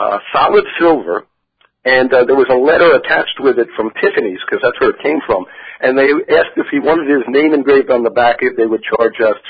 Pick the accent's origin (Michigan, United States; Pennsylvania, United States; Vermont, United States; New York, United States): New York, United States; Long Island; I was born and raised on Long Island.